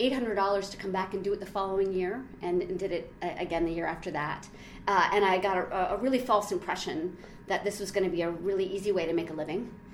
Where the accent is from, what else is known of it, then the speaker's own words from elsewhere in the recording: Orono, Maine, United States; Well, I was born and raised in Orono, Maine, a small college town.